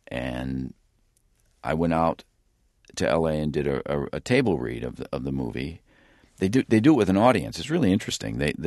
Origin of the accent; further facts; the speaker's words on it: Illinois, United States; John's from Chicago, and I'm from Illinois.